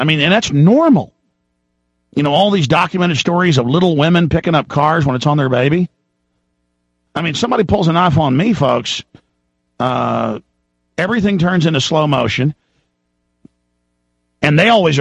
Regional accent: Dallas, Texas, United States; A lot of times I got in fights that people were just as crazy as I was growing up in Dallas.

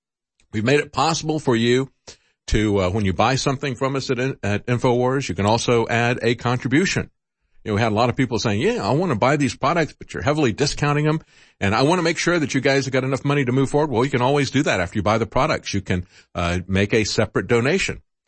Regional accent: Florida, United States; Yeah, I grew up in Florida, and we do have cold weather spurts.

